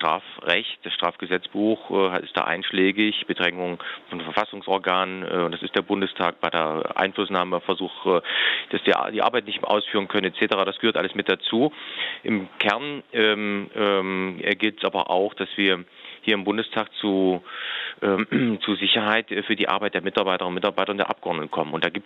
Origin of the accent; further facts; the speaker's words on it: Thuringia, Germany; Ich komme aus Thüringen, das ist mein Landesverband.